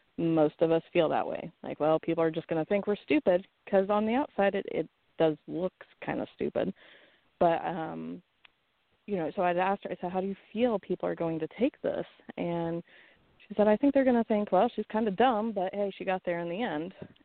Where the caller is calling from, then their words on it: Florida, United States; I'm calling from Central Florida.